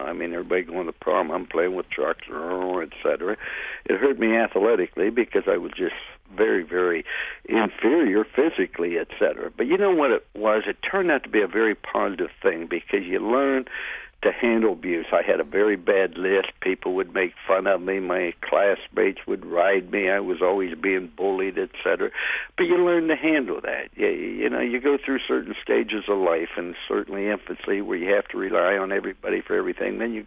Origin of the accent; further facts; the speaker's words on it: Follansbee, West Virginia, United States; born there; Well, I was born in Follansbee, West Virginia, many years ago, 1937 to be exact, January the 6th, and I was a Depression baby.